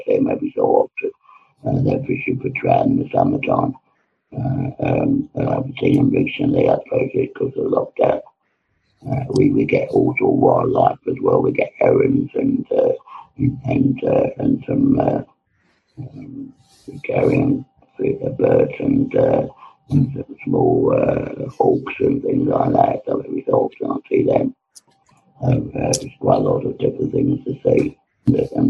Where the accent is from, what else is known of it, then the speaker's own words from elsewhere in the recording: London, United Kingdom; born there; I was born in London, but I lived in rural England as well. Actually, a small village that I was related to most of the village